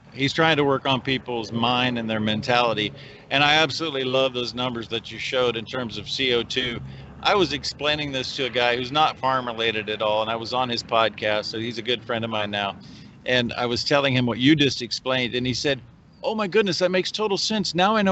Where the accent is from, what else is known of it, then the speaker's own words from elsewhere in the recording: Nebraska, United States; In my home state of Nebraska, I got to give kudos to then Governor Pete Ricketts